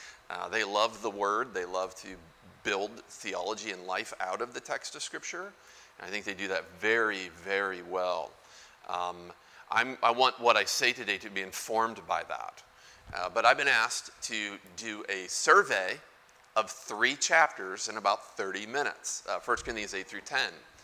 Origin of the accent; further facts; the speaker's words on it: Virginia Beach, Virginia, United States; Okay, I'm from Virginia Beach, cousin to the pastor